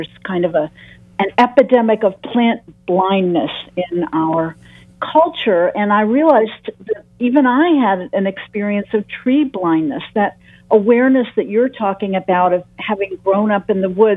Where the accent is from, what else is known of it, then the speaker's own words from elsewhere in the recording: Ann Arbor, Michigan, United States; Oh, well, you know, I'm a Michigander as well. I'm from Ann Arbor, so I'm from way far